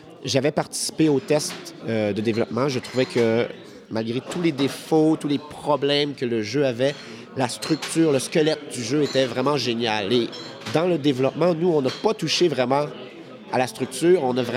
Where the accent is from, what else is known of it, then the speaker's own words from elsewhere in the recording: Quebec City, Quebec, Canada; born there; Mais je suis né à Québec.